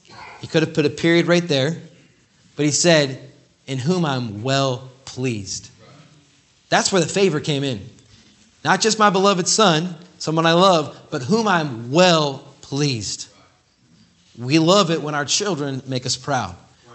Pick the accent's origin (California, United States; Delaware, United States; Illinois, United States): California, United States; it's a total different realm, you could say, of Baptist churches than where I grew up in California and that side of the coast.